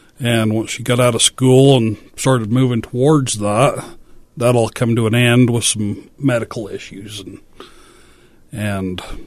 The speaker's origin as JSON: {"language": "English", "town": "Richfield", "region": "Utah", "country": "United States", "said": "We are. We're from Richfield, Utah, a town of under 10,000 people."}